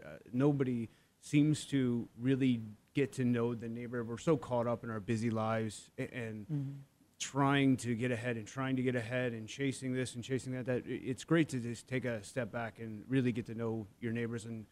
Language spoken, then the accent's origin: English; Midwest, United States; I'm from the Midwest, okay.